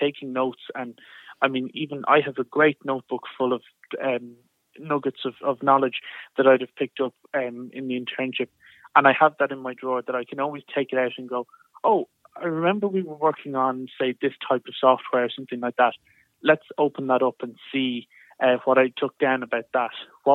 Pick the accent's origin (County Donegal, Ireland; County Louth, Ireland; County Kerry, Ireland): County Louth, Ireland; Drogheda; I'm from Drogheda, it's commuter country, an awful lot of people spend hours and hours and hours of the day in the car going to Dublin.